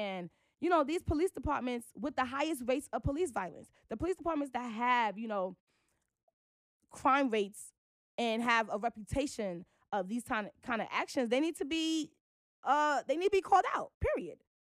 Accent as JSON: {"language": "English", "town": "Brooklyn", "region": "New York", "country": "United States", "tie": "born or raised there", "said": "when I say we, I'm speaking specifically for people who are born and raised in Brooklyn, because we see the effects of gentrification."}